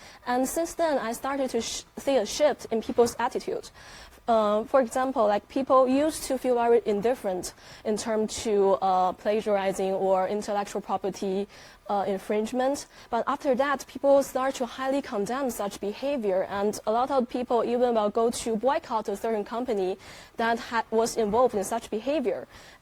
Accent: China; English is a second language; the ones that I used growing up in China.

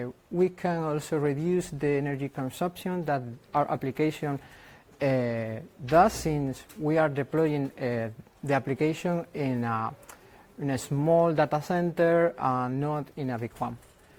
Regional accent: Madrid, Community of Madrid, Spain; I come from Madrid, Spain

